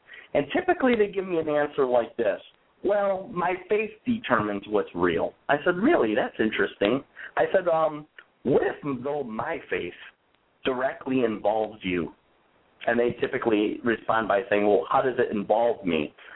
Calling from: New York, United States; Hey, how you guys doing? … I'm out of New York.

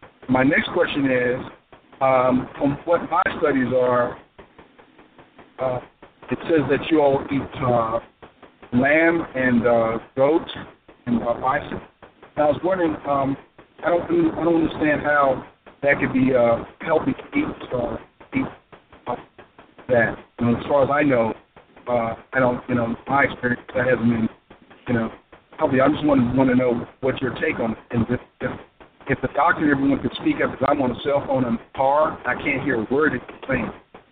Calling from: Baltimore, Maryland, United States; I'm calling from Baltimore.

